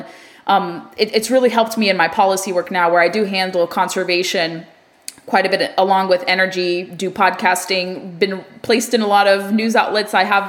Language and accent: English; California, United States; Even growing up in California, which is not really seen as like a sportsman's paradise today, it was when I was growing up there in the early 90s.